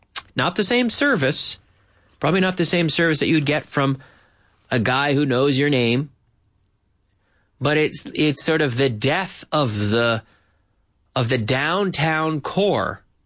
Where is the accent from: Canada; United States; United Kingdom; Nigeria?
Canada; that's what I see in my hometown in Canada now.